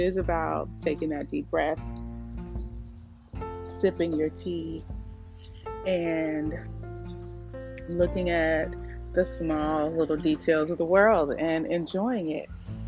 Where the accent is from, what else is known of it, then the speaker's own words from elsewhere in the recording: Oakland, California, United States; I grew up in Oakland and we always had a porch